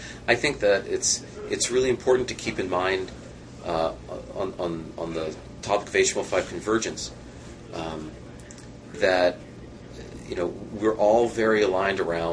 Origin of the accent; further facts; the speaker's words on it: New York, United States; I grew up in New York. And it's great, because when you say New York, well, do you mean New York City?